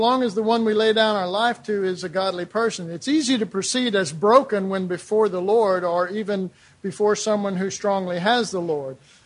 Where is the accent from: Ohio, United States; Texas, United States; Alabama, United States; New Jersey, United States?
Texas, United States; Dallas; I was raised in Oak Cliff. You know, anybody from this area knows what that means, and that means they push you.